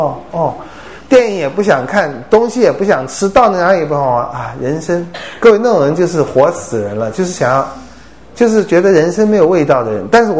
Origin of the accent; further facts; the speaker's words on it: China; 还有我们中国人比较更强烈希望的名誉的那个欲望啊